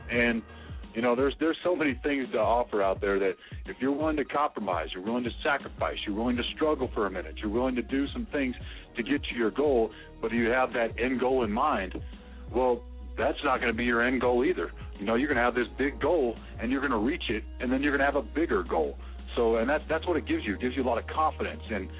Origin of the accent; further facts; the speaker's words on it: Denver, Colorado, United States; also born or lived in Atlanta, United States / Northeast Ohio, United States; Originally from Denver, Colorado. Been here, there, been everywhere, really. I mean, been a lot of places around the world. Came back here, lived in Atlanta for about 5 years, lived in Northeast Ohio for about 6 years